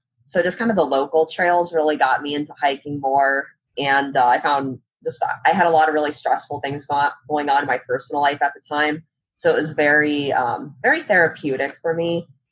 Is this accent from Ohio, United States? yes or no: yes; Ohio, United States; So I'm from Northeast Ohio, kind of near the like Kent, Akron area.